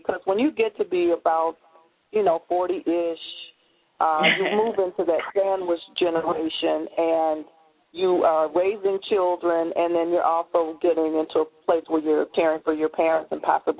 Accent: Detroit, Michigan, United States; I hail from Detroit. I've been a Detroiter all my life. I absolutely love, love, love my city, despite what you may have heard.

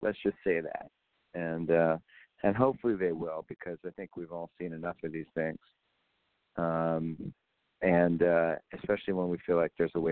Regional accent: Canada; And I know the good side and the bad side on that as a Canadian.

